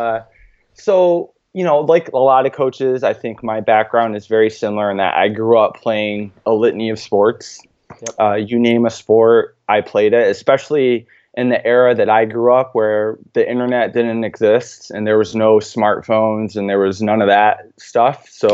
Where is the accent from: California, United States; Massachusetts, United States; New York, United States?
New York, United States; So, you know, I ended up moving back to New York, near my hometown, and finished my degree at SUNY Cortland